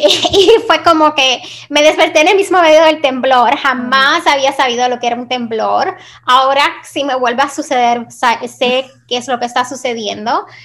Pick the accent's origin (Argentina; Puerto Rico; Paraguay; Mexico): Puerto Rico; cuando yo crecí en Puerto Rico